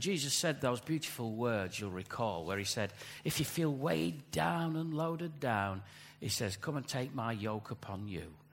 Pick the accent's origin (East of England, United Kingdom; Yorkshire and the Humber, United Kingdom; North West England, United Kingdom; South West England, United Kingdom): Yorkshire and the Humber, United Kingdom; I was brought up in Yorkshire.